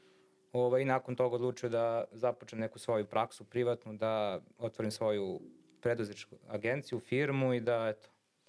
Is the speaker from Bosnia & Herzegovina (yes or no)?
no; Kruševac, Rasina District, Serbia; now in Belgrade, Serbia; I ja sam rekao iz Kruševca